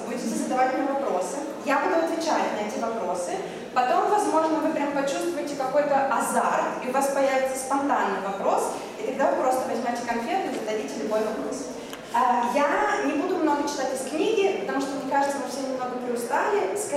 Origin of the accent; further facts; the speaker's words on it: Minsk, Belarus; я из Беларуси, и конкретно я из города Минска. В Европах я живу с очень разных лет, у меня было несколько миграций, но в последний период я живу здесь, где-то в этих широтах, не в немецких, с 2024